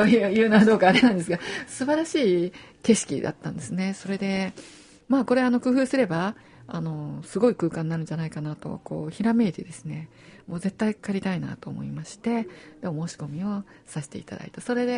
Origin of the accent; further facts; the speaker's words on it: Tokyo, Japan; で私はもともと東京出身なもんですから、京都にやっぱりすごく強い憧れを持っていて